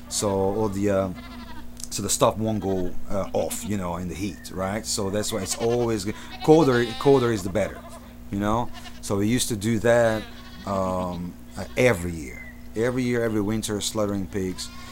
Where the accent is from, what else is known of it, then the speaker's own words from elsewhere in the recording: Budapest, Hungary; I was born and raised in the city. I'm from Budapest, but we lived in the suburb. In that region, in Hungary, you know, every yard is fenced.